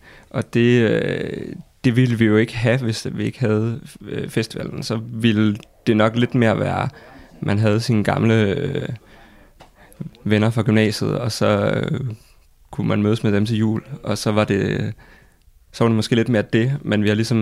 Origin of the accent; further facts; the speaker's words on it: Thy, North Denmark Region, Denmark; Det er der også noget af det, der er med til at gøre mig stolt af, hvor jeg kommer fra, at der faktisk er plads til at lave sådan noget som live i Thy, selvom det er langt væk fra alting, siger folk.